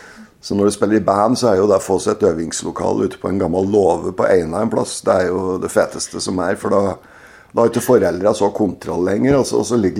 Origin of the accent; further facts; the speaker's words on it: Oslo, Norway; also born or lived in Trondheim, Norway; now in Toten, Norway; Men ja, jeg kom fra Oslo i 19... Gudene vet. 68 eller noe sånt. 69.